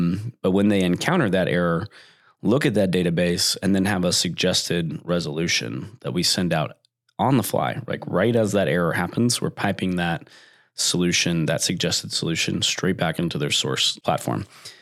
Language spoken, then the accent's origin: English; Texas, United States; Yeah. I feel like I can do that because I'm Texan or something.